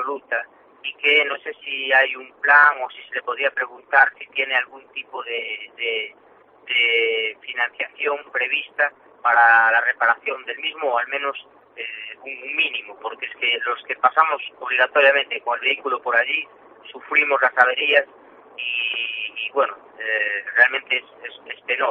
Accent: Cabana, Galicia, Spain; Mire, yo soy un ciudadano de Cabana

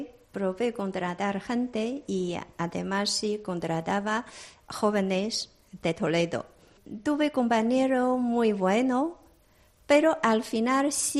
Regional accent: China; now in Spain; además de inglés, yo soy chino

